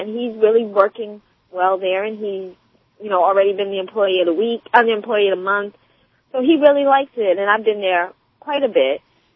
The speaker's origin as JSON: {"language": "English", "town": "Manhattan", "region": "New York", "country": "United States", "said": "I'm from Manhattan. How are you?"}